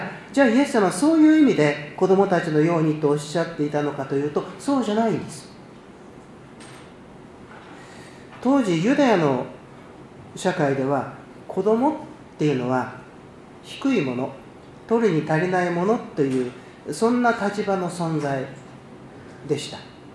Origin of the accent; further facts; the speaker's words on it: Ueda, Nagano, Japan; 私は長野県の出身で上田市の出身なので、真田のあのお城のあるとこなので